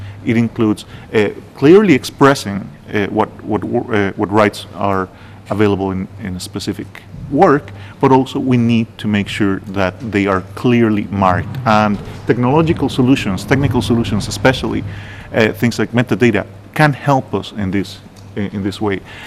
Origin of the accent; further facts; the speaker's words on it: Costa Rica; I come from Costa Rica, and we're very famous for our system of national parks.